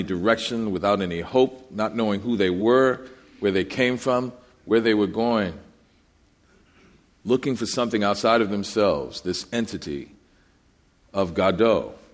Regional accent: New Orleans, Louisiana, United States; I'm from New Orleans, so I definitely want to do it there.

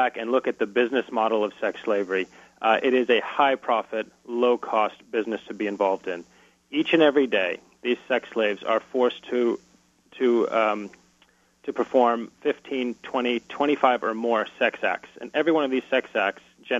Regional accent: United States; I was a researcher from the United States trying to understand the nature of this exploitation.

